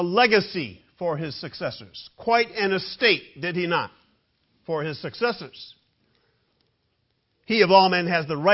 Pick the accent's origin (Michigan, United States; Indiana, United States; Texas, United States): Michigan, United States; When I lived in Michigan, I grew up in Michigan, I've been to Hell.